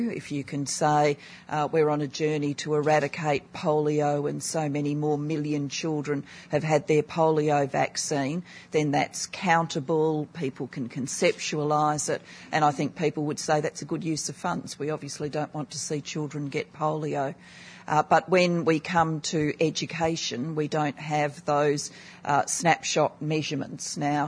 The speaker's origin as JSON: {"language": "English", "town": "Adelaide", "region": "South Australia", "country": "Australia", "tie": "born or raised there", "said": "when I grew up in South Australia, in Australia, in my hometown of Adelaide"}